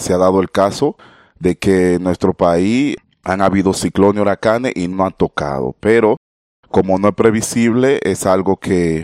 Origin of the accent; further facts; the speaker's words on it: Santo Domingo, Distrito Nacional, Dominican Republic; born there; nací en Santo Domingo de Guzmán, la capital de la República Dominicana, Distrito Nacional.